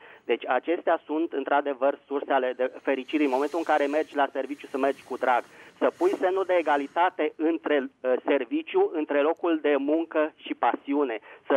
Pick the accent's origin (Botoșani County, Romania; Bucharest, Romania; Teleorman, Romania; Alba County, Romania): Bucharest, Romania; din București.